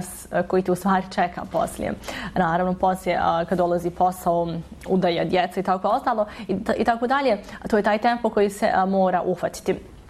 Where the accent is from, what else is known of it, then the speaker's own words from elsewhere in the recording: Novi Travnik, Federation of Bosnia and Herzegovina, Bosnia & Herzegovina; now in Turkey; Ja sam završila srednju školu u Bosni i Hercegovini, dolazim iz Novog Travnika.